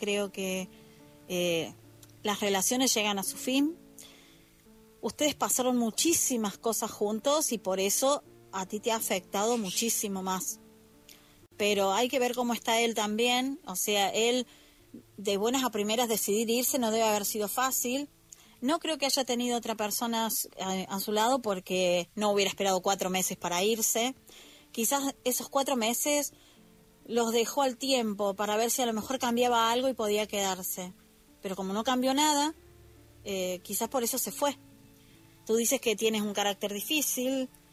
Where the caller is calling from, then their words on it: Argentina; desde Argentina.